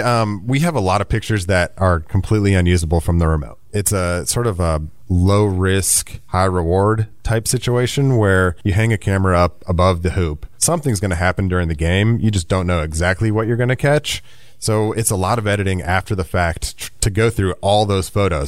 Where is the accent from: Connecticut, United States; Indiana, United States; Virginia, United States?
Indiana, United States; Well, I grew up in Indiana. Really rich basketball history.